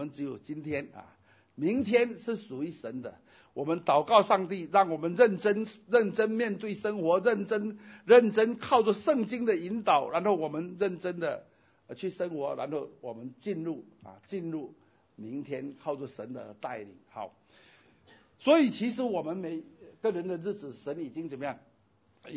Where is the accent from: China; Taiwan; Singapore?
Singapore; 我相信像我们这些就是生于这里，长于这里，最后当然也是死在这里